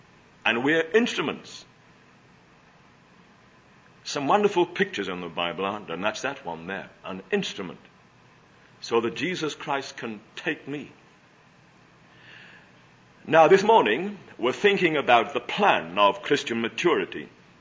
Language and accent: English; United Kingdom; now in United States; I'm an alien. I'm a British subject.